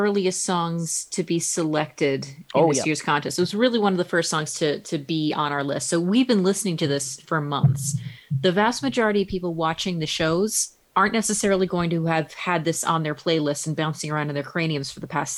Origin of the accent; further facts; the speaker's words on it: Portugal; English is a second language; We are Portuguese, yeah, after all.